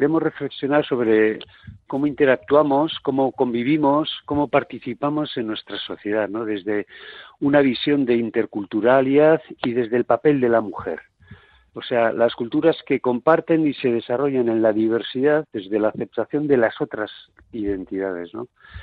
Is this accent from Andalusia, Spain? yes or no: no; Basque Country, Spain; nosotros no somos conscientes, como sociedad vasca o europea